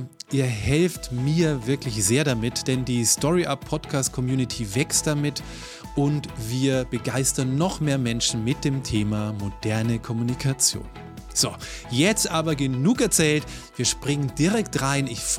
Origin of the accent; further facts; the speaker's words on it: Freyung, Bavaria, Germany; born there; Ich selber bin geboren in Freyung, das ist ungefähr 1 Stunde auseinander.